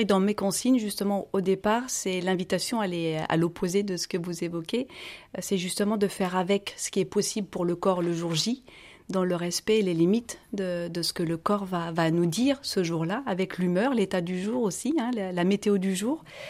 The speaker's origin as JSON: {"language": "French", "town": "Tours", "region": "Centre-Val de Loire", "country": "France", "lives_now": "La Rochelle, France", "said": "Non, je viens de Tours."}